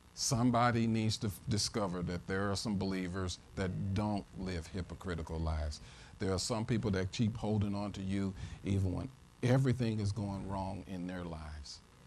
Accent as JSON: {"language": "English", "town": "St. Louis", "region": "Missouri", "country": "United States", "tie": "born or raised there", "said": "And now that you guys have seen what my hometown is like, and you know, St. Louis, and St. Louis is in me."}